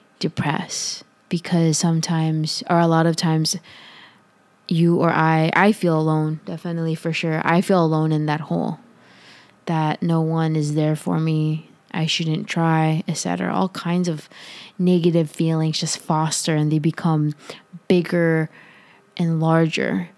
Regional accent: Philippines; I'm Filipino and my parents taught me that game. And it may be specific to where I'm from, but to where my parents are from.

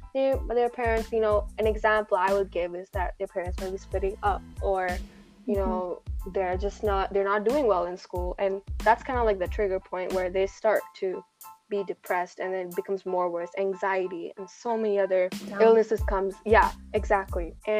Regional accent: India; I like that we are Indians and we can represent our culture the way we want to.

